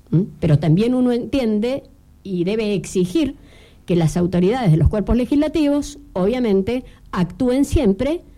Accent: Tierra del Fuego, Argentina; y somos fueguinos, dijimos en la campaña

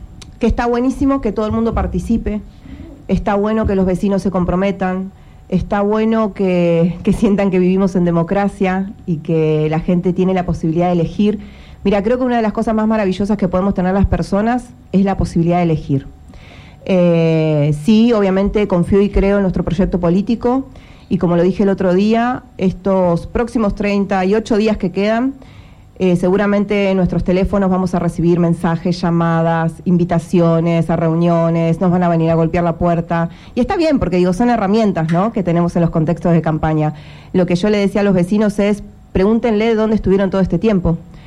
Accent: Tierra del Fuego, Argentina; Yo soy fueguina, amo profundamente esta ciudad

